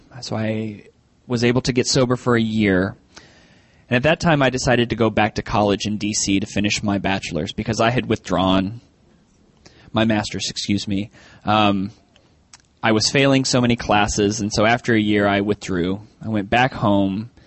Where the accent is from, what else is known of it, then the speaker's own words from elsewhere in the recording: Maryland, United States; As was mentioned, I'm from Maryland.